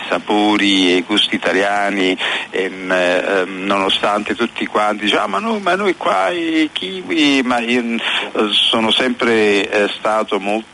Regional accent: Naples, Campania, Italy; now in New Zealand; sono di Napoli

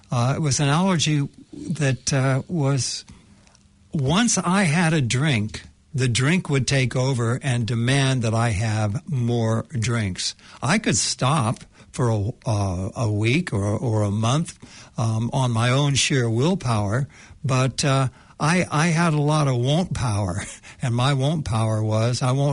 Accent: United States; moved away as an adult; now in New Zealand; You can tell from my accent that I hail from North America, but I moved to New Zealand 50 years ago

